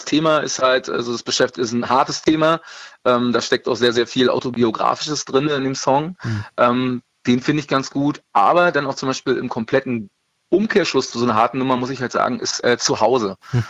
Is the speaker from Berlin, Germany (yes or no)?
yes; Berlin, Germany; also wir sind Berliner und also ich bin ja auch geborener Berliner und alles.